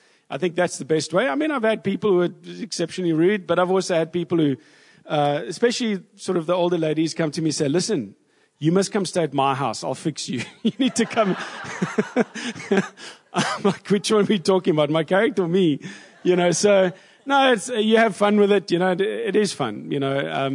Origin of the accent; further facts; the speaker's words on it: East London, Eastern Cape, South Africa; But I grew up in East London, matriculated at Selborne College.